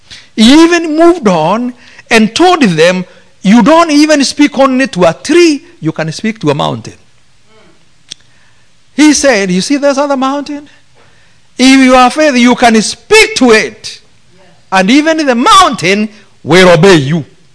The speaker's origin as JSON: {"language": "English", "country": "Kenya", "said": "I come from Kenya. 26 is very hot because it's 26 Celsius."}